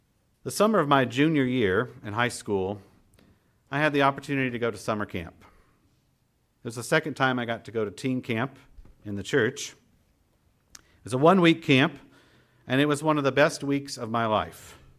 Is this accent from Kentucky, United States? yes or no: yes; Kentucky, United States; I was from Kentucky.